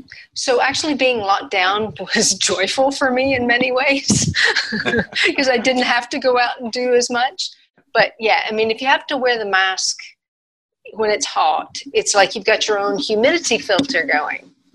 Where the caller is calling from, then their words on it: Arlington, Texas, United States; Hi, Dr. Shields. I'm from Arlington, Texas, and I'm doing great.